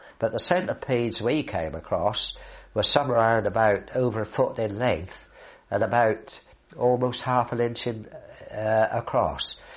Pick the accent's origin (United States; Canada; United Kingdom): United Kingdom; Southwold, East of England; which is about 12 miles from Southwold, my hometown.